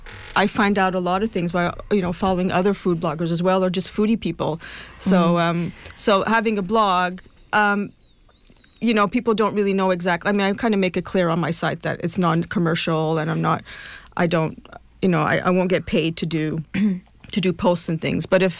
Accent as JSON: {"language": "English", "town": "Montreal", "region": "Quebec", "country": "Canada", "said": "I'm from Montreal, and he had a restaurant for 45 years. So I just grew up around food and being of Italian background as well."}